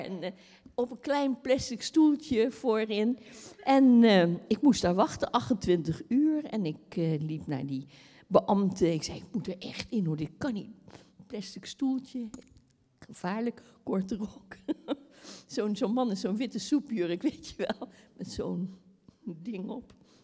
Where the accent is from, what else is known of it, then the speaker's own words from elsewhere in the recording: Spakenburg, Utrecht, Netherlands; We komen natuurlijk uit Spakenburg en Spakenburg is een heel traditioneel maar kerkelijk dorp.